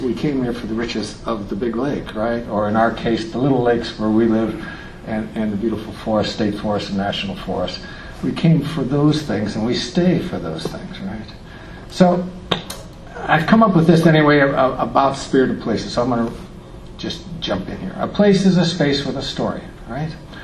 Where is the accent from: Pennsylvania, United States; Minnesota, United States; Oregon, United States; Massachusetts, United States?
Pennsylvania, United States; I was raised in Pennsylvania, and when I was in 7th grade, my parents took me to a Unitarian church on the other side of town, a whole hour drive away, and that was my first exposure to the UU church.